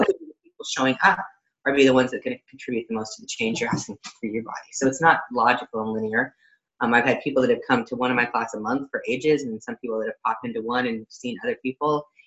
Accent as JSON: {"language": "English", "town": "Seattle", "region": "Washington", "country": "United States", "tie": "born or raised there", "said": "I have one coming up in Seattle, Washington, where my hometown, where I grew up."}